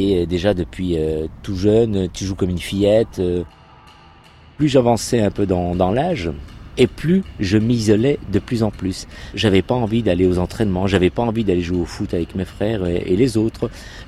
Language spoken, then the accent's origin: French; Saint-Étienne, Auvergne-Rhône-Alpes, France; born there; Je suis français d'origine marocaine. Je suis né à Saint-Étienne dans la Loire. Mon père était mineur de fond, ma mère femme au foyer. Je fais partie d'une famille de 8 enfants. Je vivais dans une cité qui s'appelle la Chana